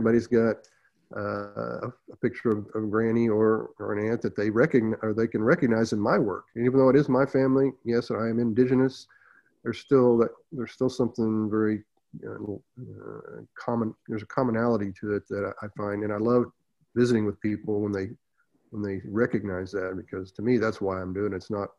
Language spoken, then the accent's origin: English; Tahlequah, Oklahoma, United States; I grew up with it in Tahlequah, but we were right in the middle of it. You know, it's capital of Cherokee Nation. I'm not Cherokee, I'm Muscogee Creek.